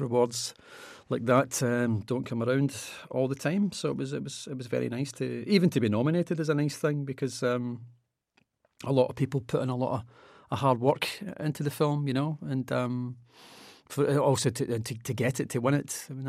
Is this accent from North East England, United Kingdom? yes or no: no; Glasgow, Scotland, United Kingdom; growing up in Glasgow